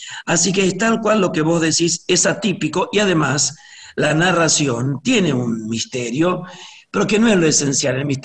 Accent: Argentina; nosotros como argentinos y tangueros

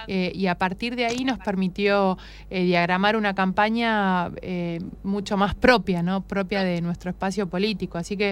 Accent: Neuquén, Argentina; En mi caso soy nacida, criada y siempre elegí Neuquén para desarrollarme y desarrollar mi familia también.

